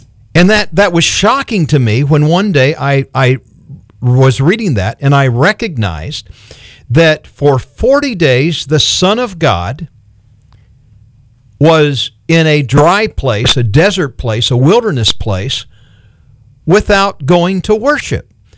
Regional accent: Hobe Sound, Florida, United States; But we ended up growing up in Hope Sound, and church was just a part of every moment of our life.

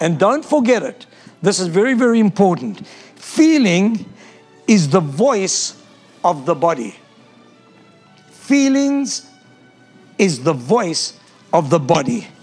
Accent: South Africa; I'm South African, so you've got to give me some slack, okay?

